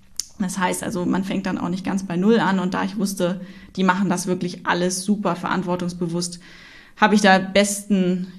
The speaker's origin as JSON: {"language": "German", "region": "Hamburg", "country": "Germany", "said": "wir sind echte Hamburger Derns. Genau, also ich wohne mittlerweile wieder in Hamburg"}